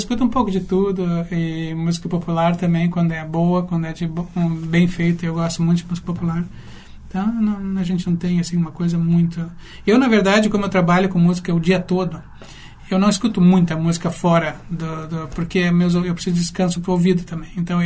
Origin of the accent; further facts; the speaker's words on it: Brazil; also born or lived in Russia; now in United States; a minha identidade cultural como brasileiro, de família italiana, nossa família toda veio da Itália, e tendo passado na Rússia 9 anos e agora nos Estados Unidos